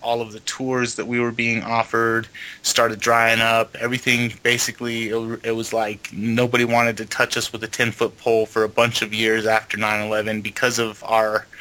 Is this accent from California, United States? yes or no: yes; Los Angeles, California, United States; also born or lived in West Coast; We grew up out on the West Coast. A large part of our childhood was in Los Angeles